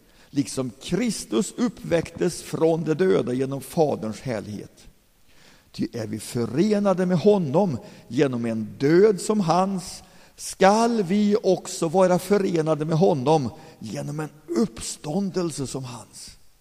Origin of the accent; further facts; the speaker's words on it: Forshaga, Värmland, Sweden; När jag var 12 år gammal, då jag var uppväxt i baptistförsamlingen i Forshaga